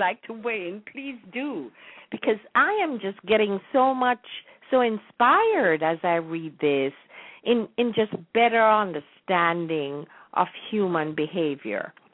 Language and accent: English; Jamaica; now in United States; I realized that there was a lot of difference between the culture I was born and raised in as a Jamaican and the American society